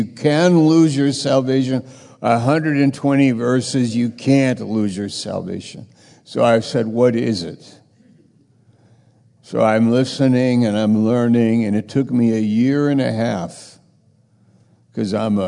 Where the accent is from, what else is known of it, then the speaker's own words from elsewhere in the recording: New York, United States; now in Maine, United States; I'm from New York. I moved up to Maine by the providence of God